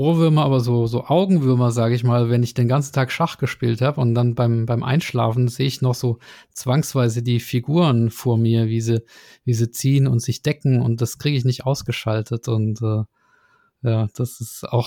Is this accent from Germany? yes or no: yes; Nürtingen, Baden-Württemberg, Germany; Plochingen übrigens 5 Kilometer entfernt von da, wo ich herkomme, aus Nürtingen.